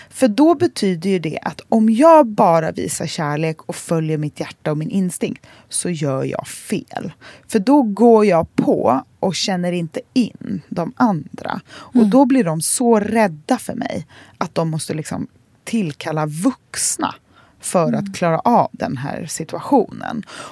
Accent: Gothenburg, Västra Götaland County, Sweden; jag är från Göteborg, någon som vill leka.

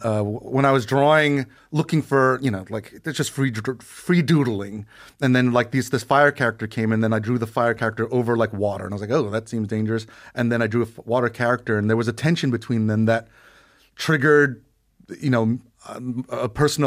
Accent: Bronx, New York, United States; born there; I was born in the Bronx and blah, blah, blah.

